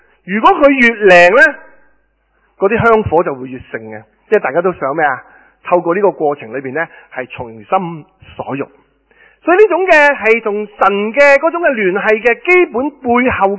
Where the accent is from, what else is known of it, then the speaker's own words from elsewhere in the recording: China; 用我哋中国人嘅一个最熟悉、香港人最熟悉嘅一个嘅景点或者一个嘅事件咧